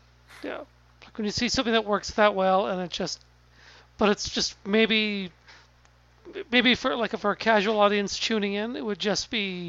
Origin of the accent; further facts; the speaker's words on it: Massachusetts, United States; So some people were pointing out, sort of, I think jokingly, that, like, I'm from Massachusetts.